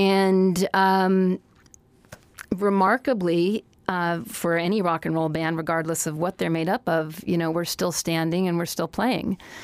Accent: Colorado, United States; also born or lived in New York City, United States; But I came from Colorado. I grew up in Colorado. But I hadn't lived in the mountains since I was a child.

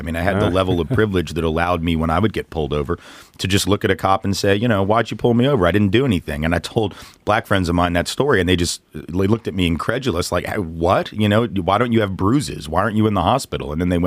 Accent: Nashville, Tennessee, United States; I grew up in Nashville and was actually, in public schools from 74 to 86.

